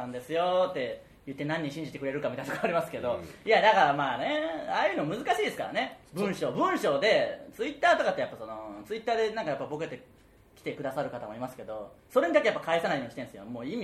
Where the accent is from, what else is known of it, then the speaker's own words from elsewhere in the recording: Okayama, Japan; now in Tokyo, Japan; もう13年東京に住んだ僕はじゃあ何なんだよって思う。岡山出身だけど、